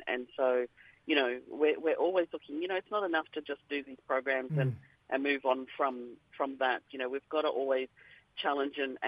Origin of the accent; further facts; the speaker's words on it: Darwin, Northern Territory, Australia; now in Canberra, Australia; I'm from Darwin originally, but Larrakia, Wadaman and Gurradjuri from Western Australia way.